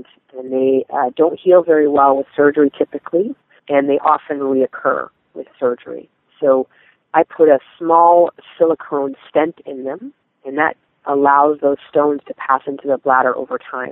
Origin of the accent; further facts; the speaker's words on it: British Columbia, Canada; also born or lived in Melbourne, Australia; I guess I'm Canadian, so I started my bachelor in Canada. I'm from British Columbia.